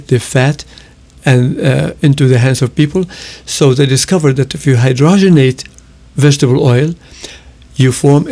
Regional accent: Lebanon; I grew up in Lebanon

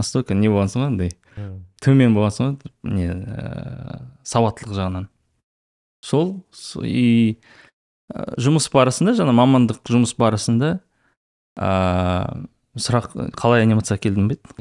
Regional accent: Zhezkazgan, Ulytau Region, Kazakhstan; Жаңа балалық шағымызда енді көбіміз жаңағы жезқазғанда сол шектеулі каналдар бар ғой, там алты ақ канал болды бізде

